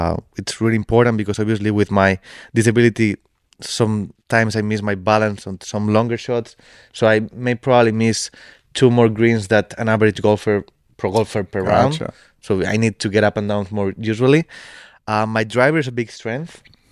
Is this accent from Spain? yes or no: yes; Spain; We're a pretty small country. Golf is not very big sport.